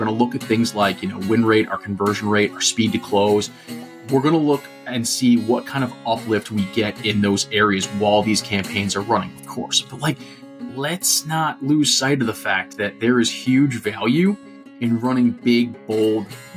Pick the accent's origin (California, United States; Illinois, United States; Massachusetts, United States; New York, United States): New York, United States; I'm a New Yorker. I didn't even know what Sonic was.